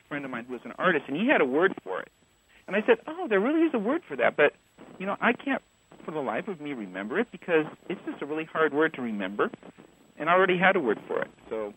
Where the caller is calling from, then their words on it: Dallas, Texas, United States; Hello, this is … I'm calling from Dallas, Texas.